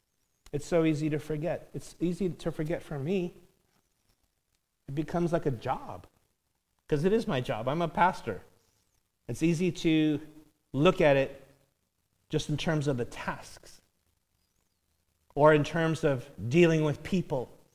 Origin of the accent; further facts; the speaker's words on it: Los Angeles, California, United States; born there; I was born in the U.S. I was born in South Central L.A., all right?